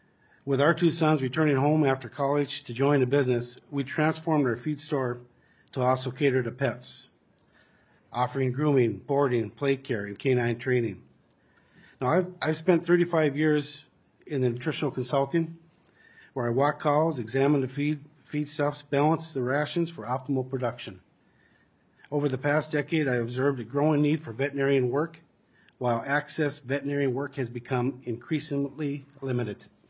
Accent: Perham, Minnesota, United States; I'm from Perham, Minnesota.

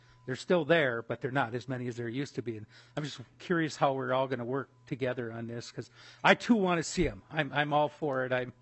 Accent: Ely, Minnesota, United States; I'm from Ely, the whole area, Grand Portage area.

